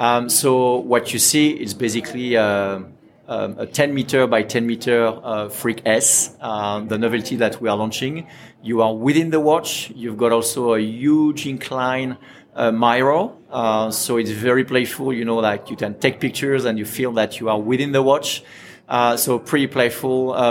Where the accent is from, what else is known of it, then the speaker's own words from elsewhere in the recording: Ajaccio, Corsica, France; English is a second language; So I'm French. I was born in Corsica, south of France, you know, the island where Napoleon was born, in the same city, Ajaccio. Look, I grew up in France.